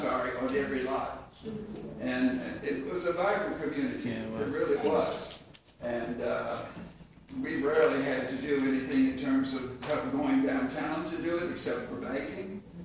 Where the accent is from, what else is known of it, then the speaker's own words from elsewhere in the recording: Apalachicola, Florida, United States; also born or lived in Brooklyn, New York; I grew up in Apalachicola. And I wasn't born here because I was born in Brooklyn, New York, but my dad was born here.